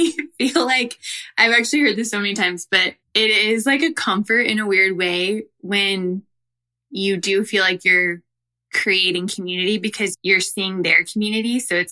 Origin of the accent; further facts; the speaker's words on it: Dallas, Texas, United States; The interesting thing was I'm from Dallas, Texas.